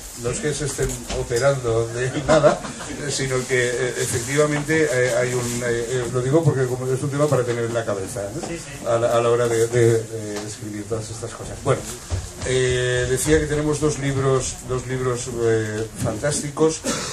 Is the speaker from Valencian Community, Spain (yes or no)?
yes; Valencian Community, Spain; no, yo soy valenciano como ellos